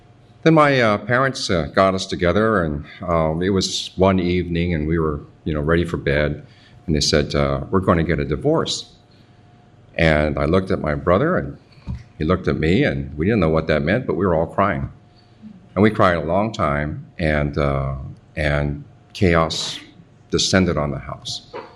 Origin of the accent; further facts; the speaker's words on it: Hawaii, United States; I was born and raised in Hawaii, and it was paradise when I was a boy.